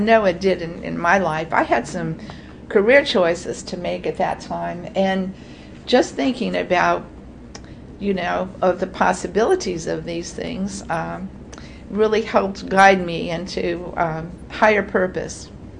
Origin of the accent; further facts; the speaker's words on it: California, United States; let me tell you, being a Californian, it was a concern